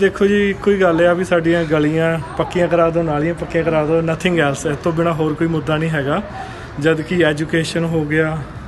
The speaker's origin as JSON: {"language": "Punjabi", "town": "Devigarh", "region": "Punjab", "country": "India", "said": "ਮੈਂ ਦੇਵੀਗੜ੍ਹ ਪਟਿਆਲੇ ਤੋਂ ਬਿਲੋਂਗ ਕਰਦਾ ਜੀ, ਸਾਡੇ ਆਪਣੇ ਕਸਬੇ ਦੇ ਵਿੱਚ ਸੀਵਰੇਜ ਦਾ ਬਹੁਤ ਬੁਰਾ ਹਾਲ ਆ"}